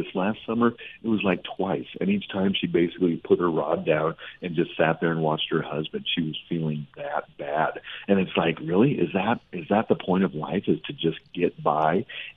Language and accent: English; Nebraska, United States; Growing up, I'm from Nebraska, and so most people in Nebraska, they turn their nose up at grass-fed.